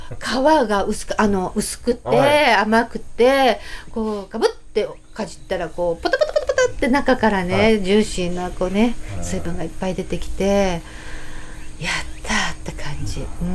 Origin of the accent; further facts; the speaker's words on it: Itami, Hyogo, Japan; 私は兵庫県の伊丹市出身なんですけど